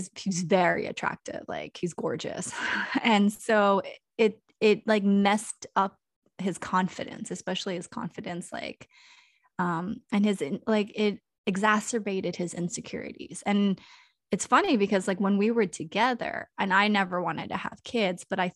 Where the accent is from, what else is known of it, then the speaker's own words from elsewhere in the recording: Kansas, United States; born there; And like, I was born in Kansas too. And Kansas is super white.